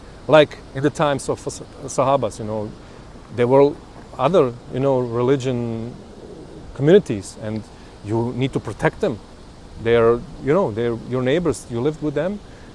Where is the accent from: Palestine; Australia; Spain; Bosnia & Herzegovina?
Bosnia & Herzegovina; Bijeljina, Republika Srpska; English is a second language; For example, in my hometown, we had like six, Bielina, I was born in Bielina.